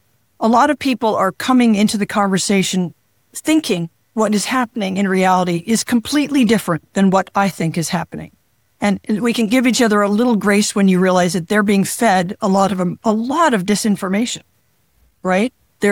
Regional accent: Alaska, United States; I grew up in Alaska.

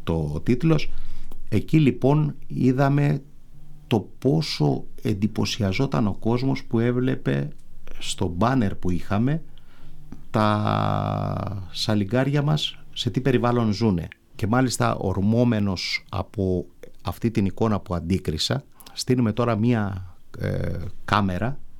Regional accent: Heraklion, Crete, Greece; Αν και μεγάλωσα στο Ηράκλειο

